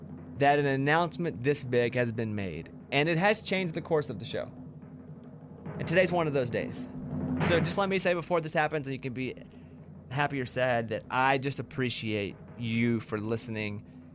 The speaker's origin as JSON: {"language": "English", "region": "Arkansas", "country": "United States", "tie": "born or raised there", "said": "And for me, I do a lot in my hometown now, and I feel that I can do a lot more for the state of Arkansas."}